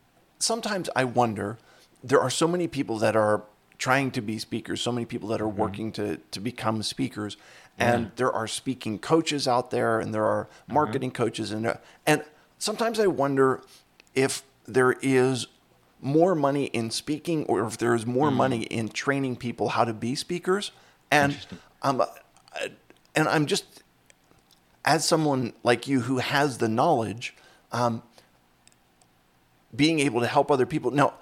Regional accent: Philadelphia, Pennsylvania, United States; So I grew up in Philadelphia, and Dallas is in the Eagles division.

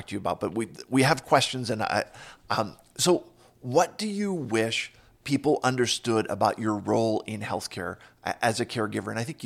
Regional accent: Pittsburgh, Pennsylvania, United States; I'm from the Pittsburgh area. I don't live in the city.

